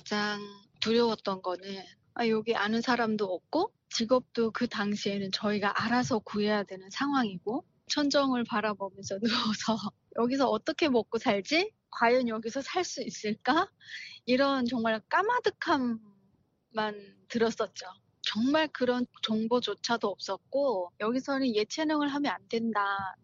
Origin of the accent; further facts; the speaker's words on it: North Korea; now in South Korea; 저도 탈북민으로 살면서